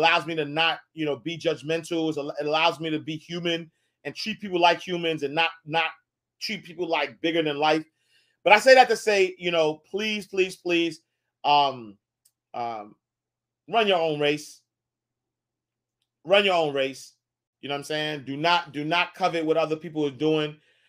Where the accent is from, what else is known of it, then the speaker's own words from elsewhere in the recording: Harlem, New York, United States; When I grew up in Harlem, like I was outside.